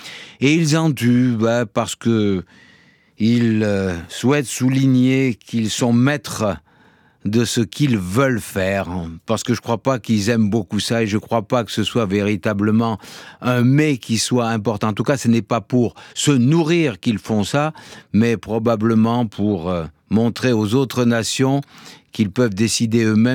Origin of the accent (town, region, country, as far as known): France